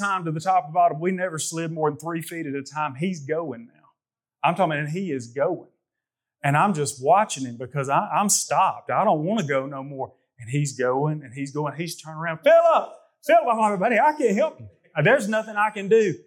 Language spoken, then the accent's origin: English; Hayden, Alabama, United States; We're rednecks from Hayden, Alabama. We've never seen it even snow hardly more than an inch.